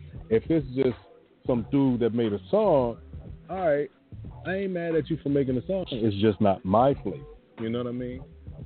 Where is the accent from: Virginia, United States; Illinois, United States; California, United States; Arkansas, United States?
Virginia, United States; And it didn't matter what part of the country they came from. I grew up in Virginia. We listened to everything.